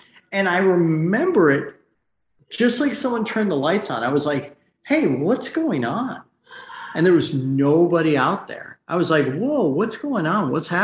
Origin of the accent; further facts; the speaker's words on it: Michigan, United States; moved away as an adult; now in Los Angeles, United States; Right. Yeah. And I left that like right when I turned 18. So I've been out here for 1,000 years, it seems like.